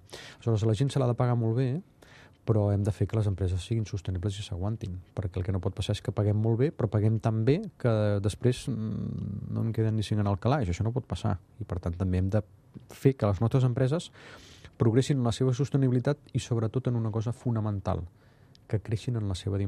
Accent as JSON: {"language": "Catalan", "region": "Catalonia", "country": "Spain"}